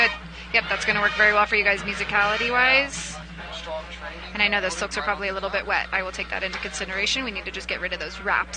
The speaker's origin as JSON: {"language": "English", "town": "Fort Worth", "region": "Texas", "country": "United States", "said": "I'm from Fort Worth, Texas."}